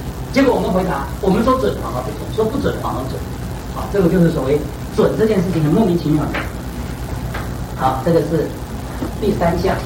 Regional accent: Taiwan; 我们台湾人正月份不能结婚，

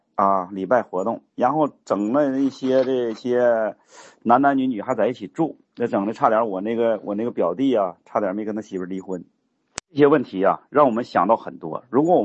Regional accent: Heilongjiang, China; 两年前啊，我回了那个我的老家黑龙江啊

